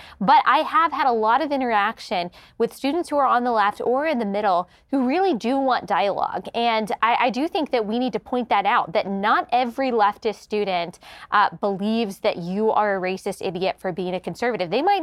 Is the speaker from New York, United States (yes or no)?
no; Dallas, Texas, United States; Because I grew up in the Bible Belt in Dallas, and I went to a Christian school, kindergarten through 12th grade.